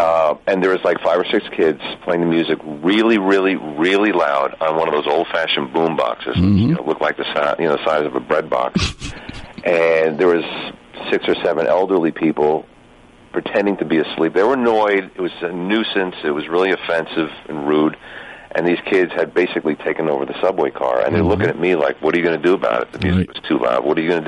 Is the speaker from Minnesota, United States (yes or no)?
no; Leonia, New Jersey, United States; You know, I grew up in Leonia, New Jersey, and suddenly I'm going to school on the Upper West Side of Manhattan.